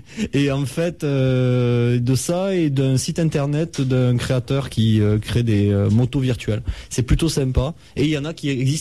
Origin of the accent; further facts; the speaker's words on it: France; puisqu'ils passent devant les Français, nous sommes des Français